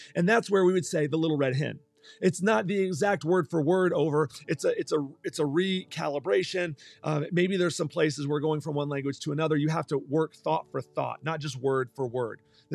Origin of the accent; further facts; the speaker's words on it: Texas, United States; because it's the other one that I kind of can speak a little bit growing up in Texas, which is Spanish.